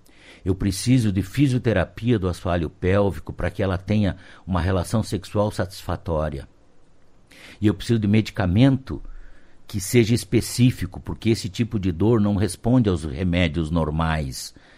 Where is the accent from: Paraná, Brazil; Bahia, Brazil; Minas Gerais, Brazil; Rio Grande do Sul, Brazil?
Paraná, Brazil; Clevelândia; moved away as an adult; Eu saí de Clevelândia, fui a Santa Maria fazer a minha universidade federal.